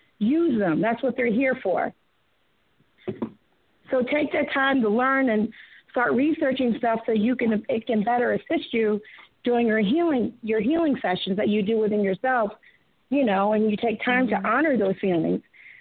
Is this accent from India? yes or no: yes; India; I'm from India. Go to a Hindu temple.